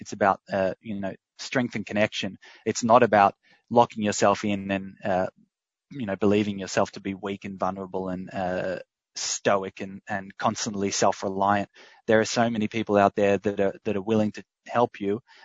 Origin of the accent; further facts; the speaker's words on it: Australia; accent: Australian; definitely in Australia, as you can tell by my accent, we have a she'll be right situation